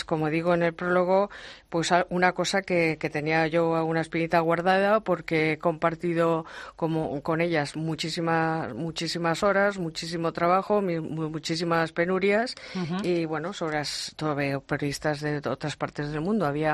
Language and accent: Spanish; Spain; also born or lived in Washington, United States